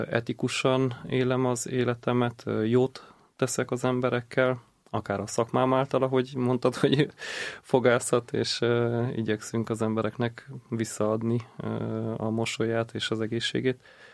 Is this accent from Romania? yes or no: yes; Transylvania, Romania; now in Hungary; Én erdélyi származású vagyok, és úgy kerültem át Magyarországra.